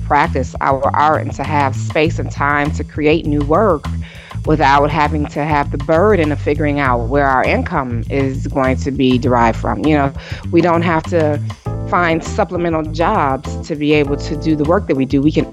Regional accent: Detroit, Michigan, United States; Well, I'm from Detroit. I was born and raised there. My husband's from Detroit. My family lives there. And so for me, Detroit is personal.

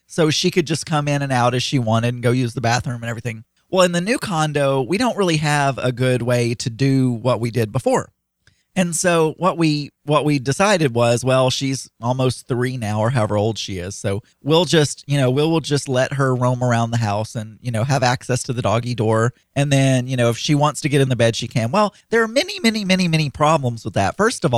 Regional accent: the South, United States; well, first of all, I'm from the South where you know, people let pigs sleep with them, for Pete's sake.

